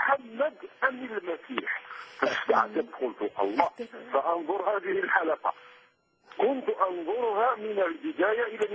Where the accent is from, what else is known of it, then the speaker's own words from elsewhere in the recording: Algeria; انا عابر جديد من الجزائر.